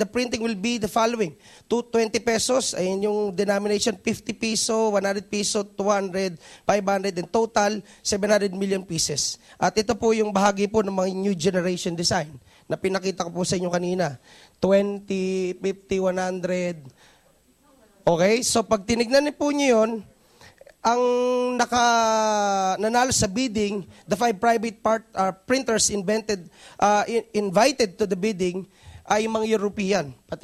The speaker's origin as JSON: {"language": "Tagalog", "town": "Angono", "region": "Calabarzon", "country": "Philippines", "said": "dahil ako ay taga Rizal Province, ang angono binangon ng petroglyphs"}